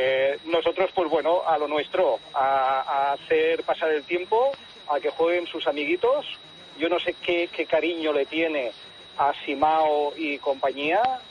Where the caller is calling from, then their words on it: Badalona, Catalonia, Spain; de Badalona.